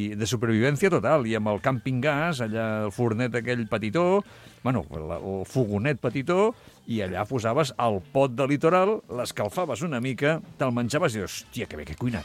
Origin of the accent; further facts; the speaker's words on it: Valls, Catalonia, Spain; Jo sóc de Valls, no de Tarragona.